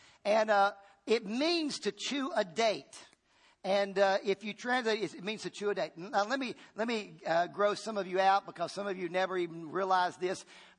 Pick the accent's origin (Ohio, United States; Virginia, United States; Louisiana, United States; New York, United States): Virginia, United States; Chilhowie; I remember a buddy of mine called me from Chilhowee, which is a little city I grew up in Virginia.